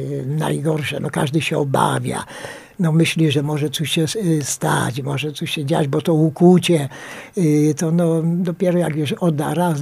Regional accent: Sieradz, Łódź Voivodeship, Poland; to ta krew została przeznaczona dla wojewódzkiego szpitala u nas w Sieradzu, dla mieszkańców Sieradza. Że także my takie akcje też robimy. No nie tylko do Matki Polki, dla dzieci potrzebujących, ale robimy tak samo dla mieszkańców naszego grodu, bo my jesteśmy w tym grodzie wychowani.

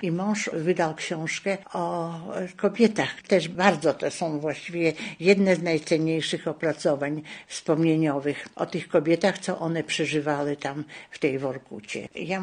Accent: Vilnius, Vilnius County, Lithuania; I wtedy ja jakoś zdradziłam się, że ja pochodzę z Wilna.

